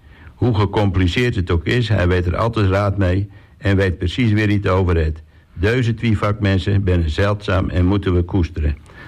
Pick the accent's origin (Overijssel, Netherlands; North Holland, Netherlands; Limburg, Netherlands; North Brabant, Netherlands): North Holland, Netherlands; Den Burg; Ik ben een echte Texelaar en ik kom uit de Burg. En de geboortedag is 18 november 1985. Hier ben ik opgegroeid